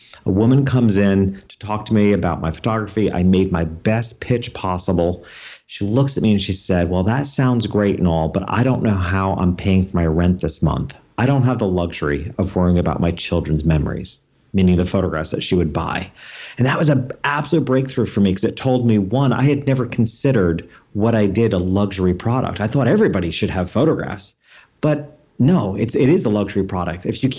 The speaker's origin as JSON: {"language": "English", "region": "New York", "country": "United States", "tie": "born or raised there", "said": "I come back to my hometown in upstate New York, or what we consider upstate New York, about 2 hours north of New York City."}